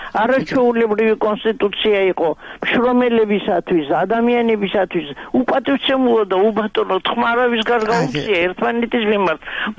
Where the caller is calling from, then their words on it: Imereti, Georgia; მე იმერეთიდან გირეკავთ